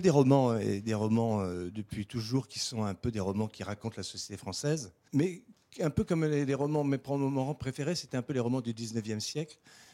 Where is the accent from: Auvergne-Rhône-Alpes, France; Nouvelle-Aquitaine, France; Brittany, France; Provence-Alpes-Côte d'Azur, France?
Brittany, France; Vannes; On est de Vannes, et on a acheté une maison à l'île aux Moines en 1890, donc ça fait 6 générations qu'on s'y succède.